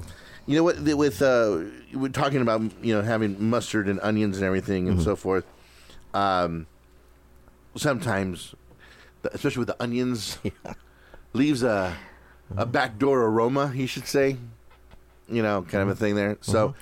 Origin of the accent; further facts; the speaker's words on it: Whittier, California, United States; I mean, I grew up in Whittier.